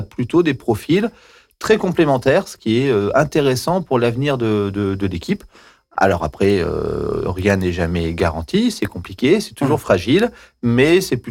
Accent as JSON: {"language": "French", "town": "Thiers", "region": "Auvergne-Rhône-Alpes", "country": "France", "said": "Je suis auvergnat. Je suis originaire de la ville de Thiers. Donc, j'ai 43 ans maintenant."}